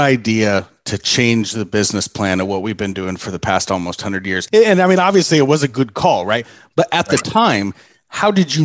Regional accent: Pacific Northwest, United States; I was originally from the Pacific Northwest.

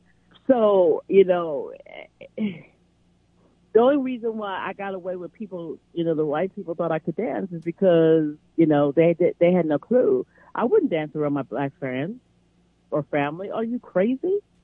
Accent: Los Angeles, California, United States; Because, you know, I grew up basically in West L.A.

